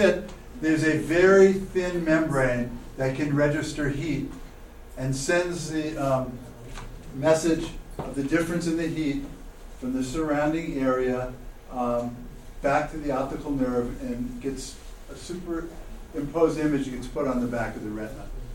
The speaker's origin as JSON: {"language": "English", "town": "Long Island", "region": "New York", "country": "United States", "tie": "born or raised there", "said": "I grew up on Long Island."}